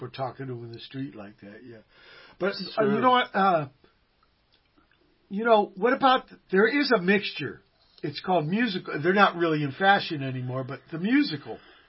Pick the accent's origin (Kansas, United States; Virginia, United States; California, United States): Virginia, United States; also born or lived in San Pedro; I came from Virginia, you know, and I was in Pedro for many years before I went to Hollywood.